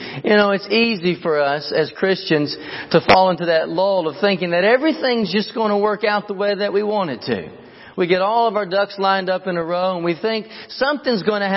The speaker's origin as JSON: {"language": "English", "town": "Glasgow", "region": "Kentucky", "country": "United States", "tie": "born or raised there", "said": "I'm originally from Kentucky. I was raised in Glasgow, Kentucky. And before we lived there, though, we lived just right outside of Glasgow in a place called Goodnight."}